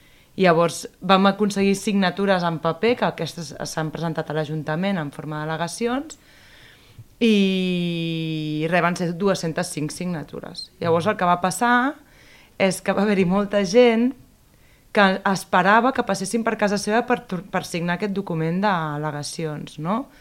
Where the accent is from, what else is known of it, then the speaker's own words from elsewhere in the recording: Sant Andreu de Llavaneres, Catalonia, Spain; Perquè jo sóc de Llavaneres